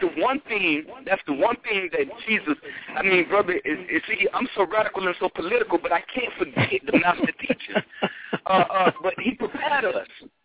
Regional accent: United States; I mean, I am truly an American, but we are some of the most nonchalant, lethargical people on the face of the earth

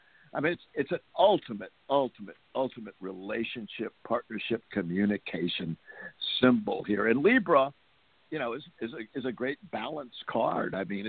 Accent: Los Gatos, California, United States; I grew up in Los Gatos, which is South Bay.

